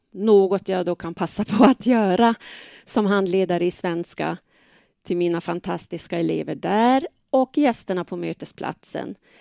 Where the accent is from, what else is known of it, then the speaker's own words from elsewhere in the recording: Lapland, Sweden; now in Örnsköldsvik, Sweden; Ursprungligen så kommer jag från Lappland och har bott i Örnsköldsvik nu i drygt 30 år. Härifrån flyttar jag aldrig.